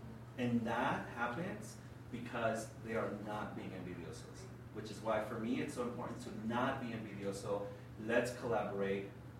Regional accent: Mexico; Even though I'm from Mexico

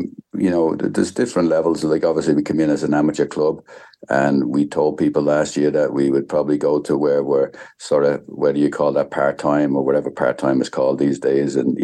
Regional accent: Ireland; now in United States; even from my background, being in America and obviously being an Irishman years ago playing the League of Ireland

